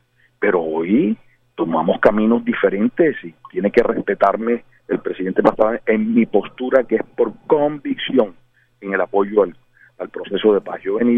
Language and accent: Spanish; Caribbean Region, Colombia; yo soy un hombre caribe, yo soy un colombiano a quien eligieron con 102.000 votos